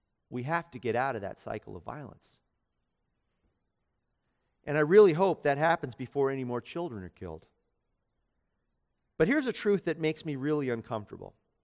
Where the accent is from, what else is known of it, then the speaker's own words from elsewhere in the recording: United States; I am an American who lives in a part of the United States that is a literal empire.